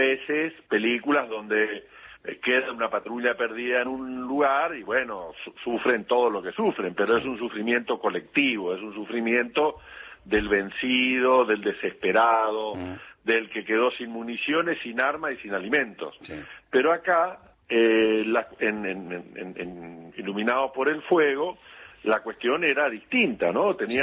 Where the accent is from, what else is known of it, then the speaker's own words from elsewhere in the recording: Goya, Corrientes, Argentina; estando instalado en mi pueblo, en mi ciudad querida de Goya.